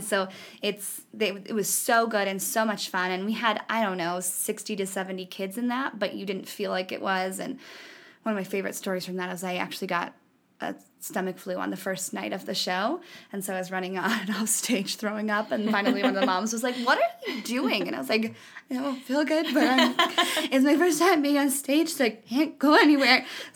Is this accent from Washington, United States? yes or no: no; Whittier, California, United States; Yeah, so, again, I grew up in Whittier, California, a pretty big place.